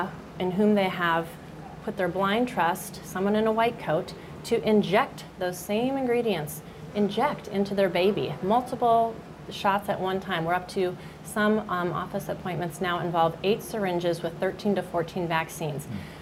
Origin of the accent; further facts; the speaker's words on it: Phoenix, Arizona, United States; when I grew up, I knew of one person in my 18 years of growing up in Phoenix that had cancer